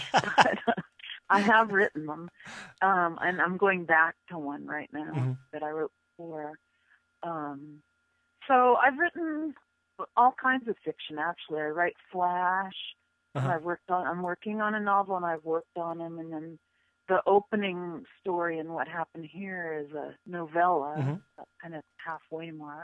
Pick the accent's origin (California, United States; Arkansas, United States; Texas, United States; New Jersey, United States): California, United States; San Diego; And it's easier to live in San Diego. But, of course, that might be me because I'm from San Diego.